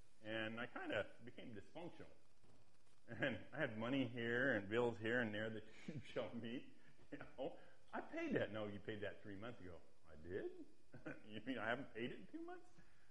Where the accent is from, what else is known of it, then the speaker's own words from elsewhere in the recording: Eureka, California, United States; I thought of how blessed we were here in Eureka, my hometown, here in Humboldt County.